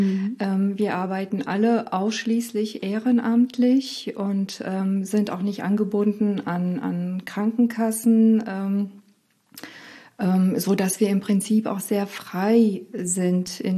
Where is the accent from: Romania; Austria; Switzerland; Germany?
Romania; Ich bin in Rumänien aufgewachsen, wo nochmal anders damit umgegangen wird